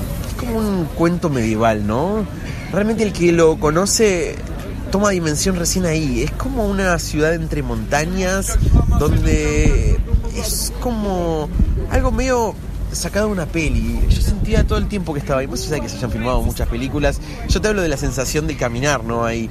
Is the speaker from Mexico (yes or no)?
no; Argentina; desde el lugar de argentino, que somos latinos, que tenemos esa sangre tan nuestra, ¿no?, por las venas